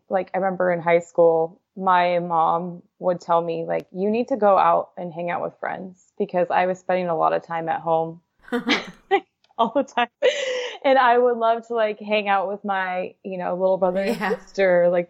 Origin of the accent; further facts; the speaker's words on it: Redding, California, United States; I grew up in Redding, California. I'm the oldest of 4.